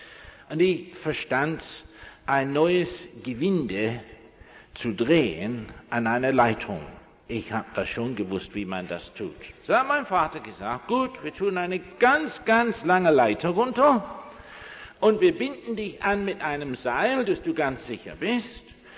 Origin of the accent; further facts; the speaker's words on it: South East England, United Kingdom; German is a second language; hatten wir auf dem Gut in der Nähe von Oxford, wo ich groß geworden bin, einen Brunnen für das ganze Gut.